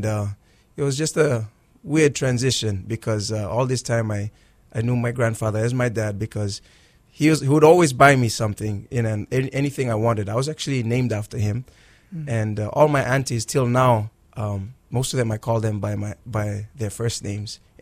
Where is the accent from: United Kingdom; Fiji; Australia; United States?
Fiji; Growing up in Fiji, there is a great sense of family, everybody's family.